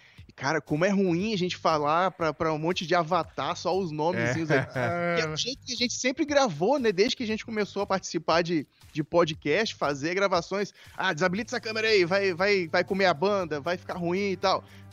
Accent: Colatina, Espírito Santo, Brazil; now in Vitória, Brazil; Eu sou natural de Colatina, né? Que é uma cidade mais ao norte do estado. Vim pra capital cedo, né?

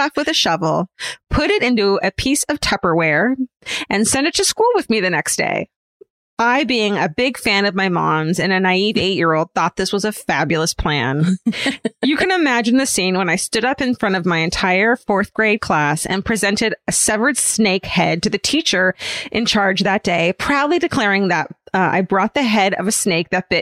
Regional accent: Atlanta, Georgia, United States; I grew up in Atlanta near the Chattahoochee River, which meant particularly in the warm months that snakes were a pretty regular occurrence.

